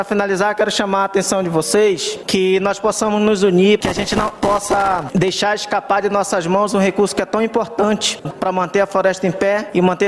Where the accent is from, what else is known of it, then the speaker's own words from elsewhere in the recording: Amazonas, Brazil; venho da RDS Canumã